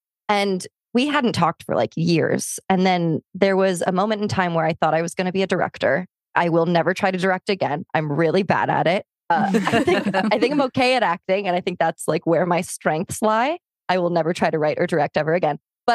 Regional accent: Pennsylvania, United States; born there; And I'm also born in Pennsylvania. I don't know how I ended up here, but I'm here.

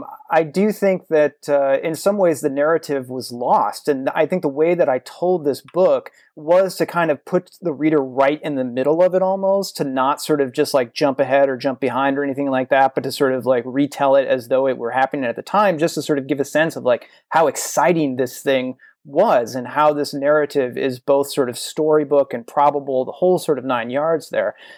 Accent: Illinois, United States; I'm from Southern Illinois, a small town down there.

